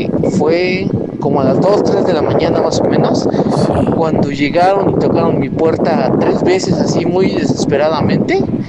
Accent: La Trinitaria, Chiapas, Mexico; Yo soy de acá de Chiapas, de la Trinitaria Chiapas.

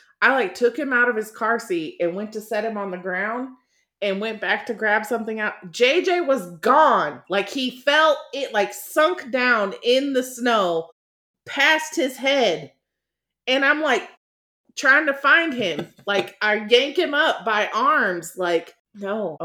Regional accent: Texas, United States; Growing up in Texas, yes, it was hot. And I saw snow like maybe once or twice as a kid.

